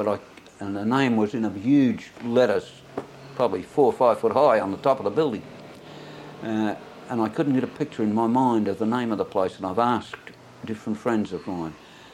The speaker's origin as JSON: {"language": "English", "town": "Sydney", "region": "New South Wales", "country": "Australia", "tie": "born there", "said": "was born in Castlereagh Street, on the Phillip Street side of the South Sydney Leagues Club."}